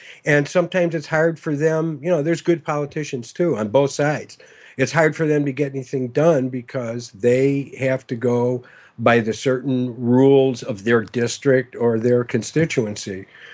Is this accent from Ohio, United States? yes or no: no; Chicago, Illinois, United States; Well, you know, I'm from Chicago originally. The vote early, vote often city.